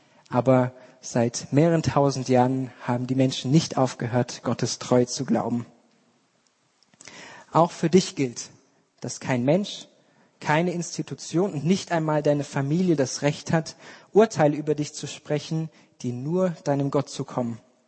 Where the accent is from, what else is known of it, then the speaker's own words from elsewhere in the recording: Germany; born there; Ich bin selbst in der DDR geboren